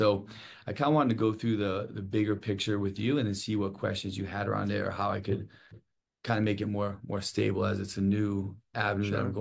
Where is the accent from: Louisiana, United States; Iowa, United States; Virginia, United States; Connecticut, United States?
Connecticut, United States; Milford; I'm from Milford, Connecticut.